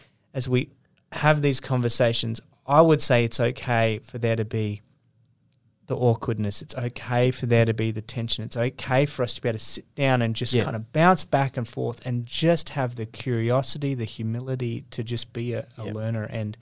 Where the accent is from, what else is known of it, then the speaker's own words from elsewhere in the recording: Australia; that's the beauty of what we, the image of what we can live to as Australian people.